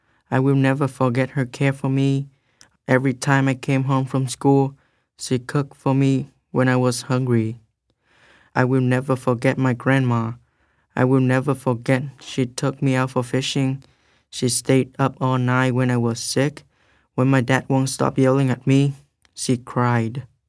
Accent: Vietnam; I'm from Vietnam.

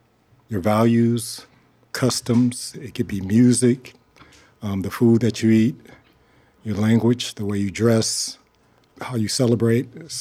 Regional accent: New York City, New York, United States; also born or lived in Jamaica; And I was born in Jamaica, but we moved to Brooklyn, New York when I was three. So I don't remember the first thing.

